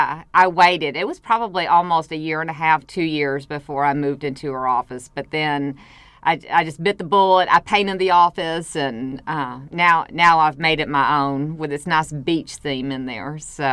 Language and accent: English; Glenwood, United States; because it reminded me of growing up in Glenwood